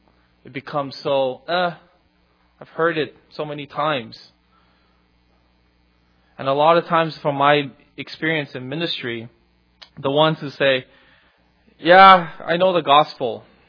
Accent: United States; because I'm American.

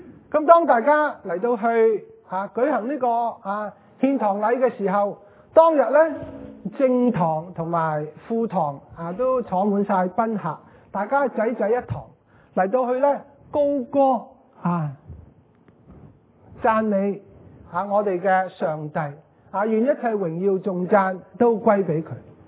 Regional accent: China; 我们身为中国人当然不少得什么？不少得吃的咯

